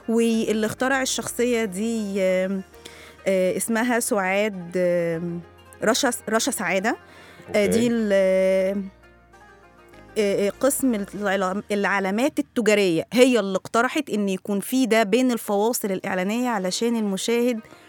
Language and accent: Arabic; Egypt; هي التراويح عند كل الدنيا، بس عندنا في مصر حاجة تانية